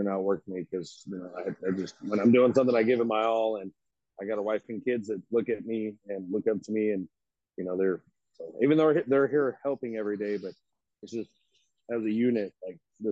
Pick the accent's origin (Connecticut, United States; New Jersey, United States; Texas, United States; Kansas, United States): Texas, United States; Fort Worth; No, I'm actually from Fort Worth